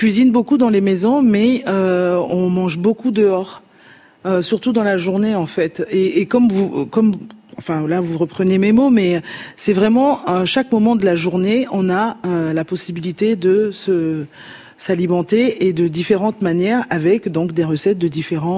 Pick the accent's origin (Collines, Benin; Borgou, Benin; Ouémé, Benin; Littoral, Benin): Littoral, Benin; Cotonou; Et en fait, Cotonou, parce que c'est là où j'ai grandi, c'est l'endroit que je connais le mieux au Bénin.